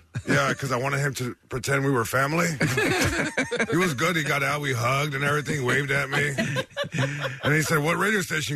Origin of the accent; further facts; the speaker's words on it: Long Beach, California, United States; Like, it was just like, my parents are from Mexico. I'm born and raised in Long Beach.